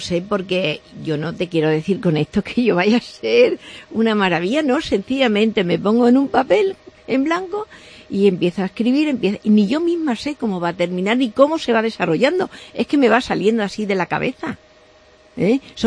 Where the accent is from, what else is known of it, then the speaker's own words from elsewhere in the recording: Cáceres, Extremadura, Spain; Mi tierra cacereñina y también mi calle Caleros